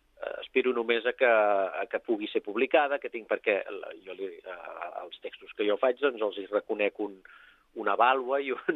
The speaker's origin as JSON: {"language": "Catalan", "town": "Castellar del Vallès", "region": "Catalonia", "country": "Spain", "tie": "born there", "said": "jo a Castellà hi tinc un vincle indirecte perquè la meva mare era amiga de la llevadora, d'una llevadora de Castellà, i ens va fer anar a néixer allà a tots quatre germans."}